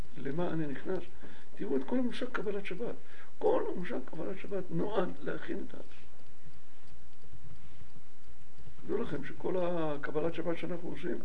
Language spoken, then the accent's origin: Hebrew; Jerusalem, Jerusalem District, Israel; אני הייתי ירושלמי